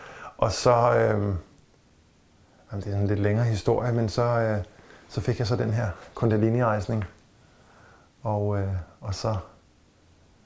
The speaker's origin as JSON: {"language": "Danish", "town": "Sorø", "region": "Zealand", "country": "Denmark", "said": "jeg kommer fra Sorø og har spillet trommer i punkband, ikke?"}